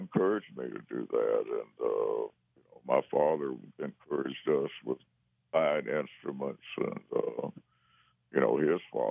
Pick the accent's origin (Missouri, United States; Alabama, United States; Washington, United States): Alabama, United States; And I grew up in South Alabama, so I'd never really driven in blizzards.